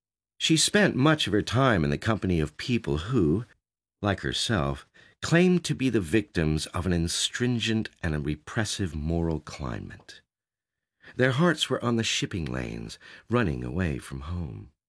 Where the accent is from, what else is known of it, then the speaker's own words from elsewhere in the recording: Shoshone, California, United States; also born or lived in Philadelphia, United States; Well, I was born in Philadelphia, but I haven't been back in 40 years. Shoshone, California is my real home. They call it the gateway to Death Valley.